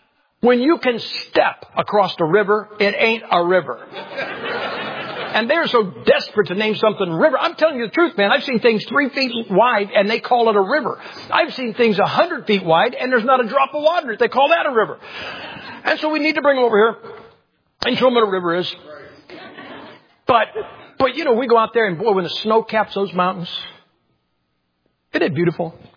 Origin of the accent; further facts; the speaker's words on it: Ohio, United States; You know, we are from Ohio. We're from the East.